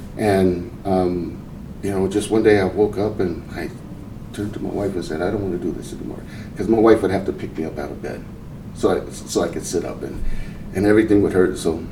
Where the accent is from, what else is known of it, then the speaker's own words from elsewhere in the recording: Portland, Oregon, United States; now in Vancouver, United States; Well, I was born and raised in Portland